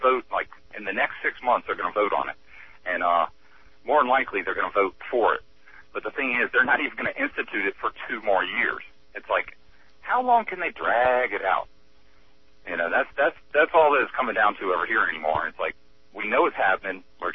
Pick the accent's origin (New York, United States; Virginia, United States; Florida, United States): Virginia, United States; Well, you know, I'm originally from Virginia.